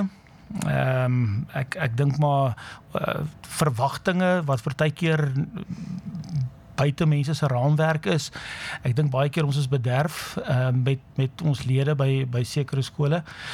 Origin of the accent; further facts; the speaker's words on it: East London, Eastern Cape, South Africa; Ek het groot geword in Oos-London, ek is daar gebore en getoe.